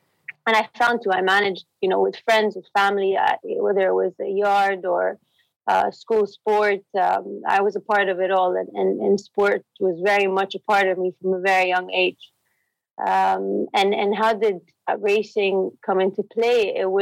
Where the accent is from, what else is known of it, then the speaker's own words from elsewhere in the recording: Jeddah, Makkah Province, Saudi Arabia; I grew up in Saudi, in Jeddah. We studied there. Graduated high school from there. So, basically Saudi through and through.